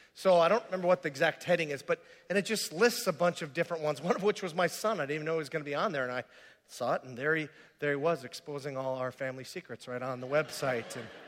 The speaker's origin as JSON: {"language": "English", "region": "Minnesota", "country": "United States", "said": "remember, I'm from the Iron Range, we like things extremely simple. That's just the way we are."}